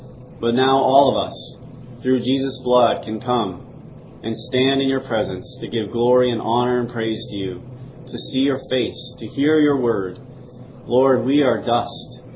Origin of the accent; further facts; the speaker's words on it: Wyoming, United States; For example, I grew up in Wyoming, in the foothills of great majestic mountains, and so I saw mighty mountains rising into the heights, and I saw all these crazy wild animals and raging rivers and all of the stuff that you would find in Wyoming.